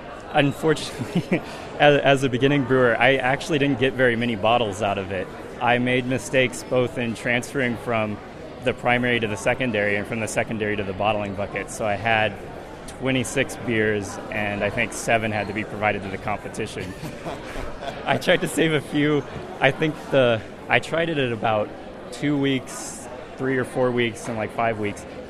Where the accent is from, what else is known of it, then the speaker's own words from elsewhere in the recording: Camarillo, California, United States; I'm from Camarillo, California